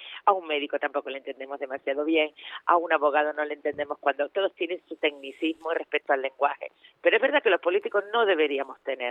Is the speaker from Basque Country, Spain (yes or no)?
no; Canary Islands, Spain